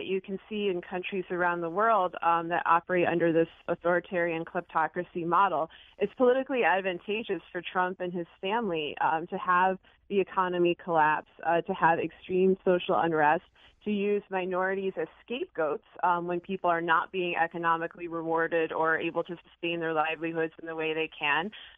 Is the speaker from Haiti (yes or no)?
no; United States; And as an American, I'm appalled and I'm horrified.